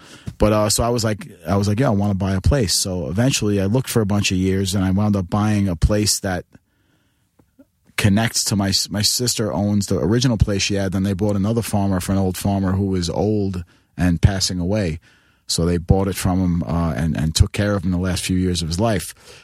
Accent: Queens, New York, United States; Listen, I grew up in Queens. Listen, I was a lifelong Mets fan.

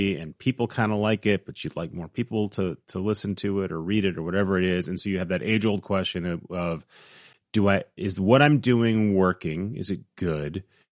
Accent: Midwest, United States; I think of growing up in the Midwest, in the U.S.

